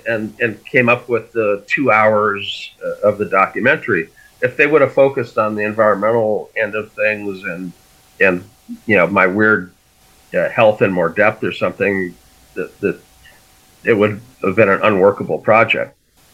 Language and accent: English; Fargo, North Dakota, United States; I grew up in Fargo, so.